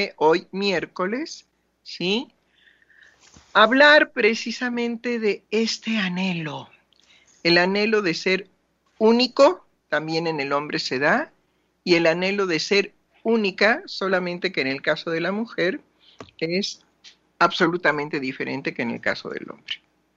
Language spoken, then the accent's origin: Spanish; Mexico City, Mexico; Bueno, mi pueblo es la Ciudad de México.